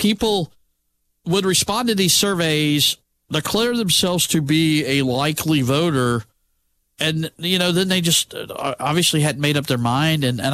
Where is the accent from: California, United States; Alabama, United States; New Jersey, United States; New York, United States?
Alabama, United States; Birmingham; I mean, growing up in the Birmingham suburbs